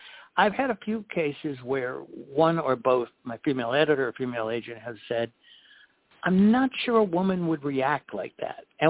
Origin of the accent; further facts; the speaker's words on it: Cleveland, Ohio, United States; More than just Ohio, because I'm from Cleveland, Ohio